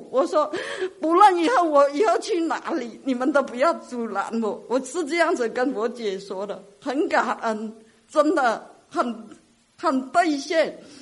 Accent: Liuzhou, Guangxi, China; now in Shenzhen, China; 我在我们那里一个地方，是我们柳州，我是柳州的，我没有分享过这个事情。

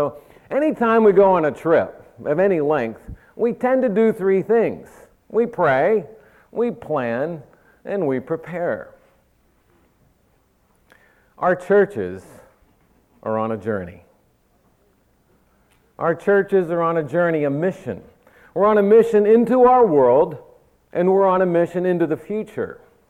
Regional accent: Pennsylvania, United States; I grew up in Western PA.

